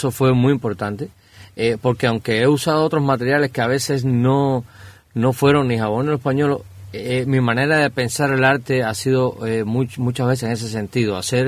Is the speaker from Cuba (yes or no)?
yes; Cuba; also born or lived in Mexico; now in United States; Yo salí de Cuba en el 2005 a México. Estuve en México 8 años